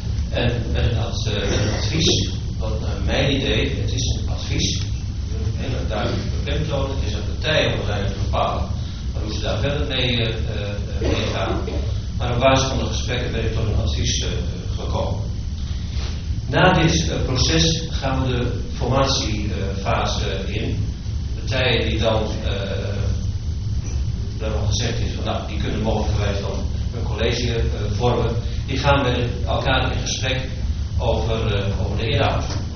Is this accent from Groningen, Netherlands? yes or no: no; Bleskensgraaf, South Holland, Netherlands; Ik kom uit Blessingsgraaf, uit het Alblasserwaard.